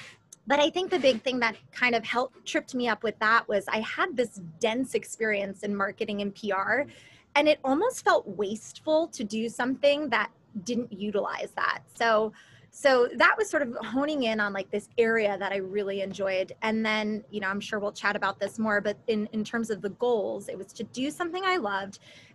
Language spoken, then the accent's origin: English; New York, United States; also born or lived in New Jersey; now in Los Angeles, United States; I'm originally from the Northeast and I grew up in New York and New Jersey and have family in Connecticut and New England.